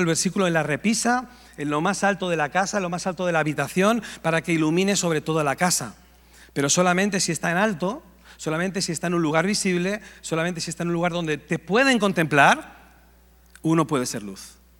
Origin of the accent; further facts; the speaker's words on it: Barcelona, Catalonia, Spain; Yo soy catalán, yo soy de Barcelona